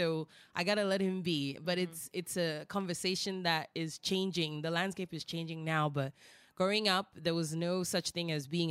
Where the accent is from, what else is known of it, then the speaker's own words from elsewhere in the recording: Ghana; But growing up in Ghana, I literally used to pick the tamarind from the trees.